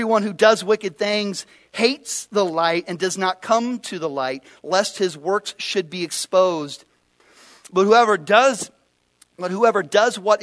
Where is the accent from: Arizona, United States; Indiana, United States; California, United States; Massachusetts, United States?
Arizona, United States; Phoenix; I'm from Phoenix, Arizona, so we had rattlesnakes, you know, all over the place.